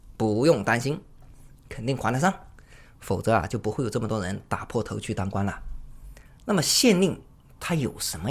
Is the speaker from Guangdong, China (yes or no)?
no; Bijie, Guizhou, China; 比如我的家乡贵州毕节，那是穷乡僻壤啊